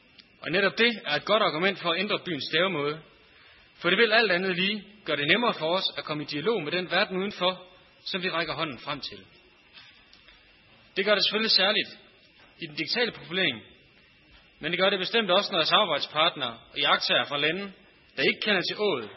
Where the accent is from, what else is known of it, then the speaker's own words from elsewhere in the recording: Aarhus, Central Denmark Region, Denmark; Som aarhusianer er vi stolte af vores by.